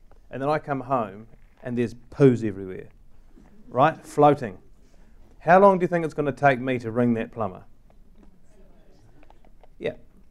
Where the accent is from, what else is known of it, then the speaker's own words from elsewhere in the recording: Tauranga, Bay of Plenty, New Zealand; moved away as an adult; now in United Kingdom; So I came down here from Tauranga and studied commercial law and marketing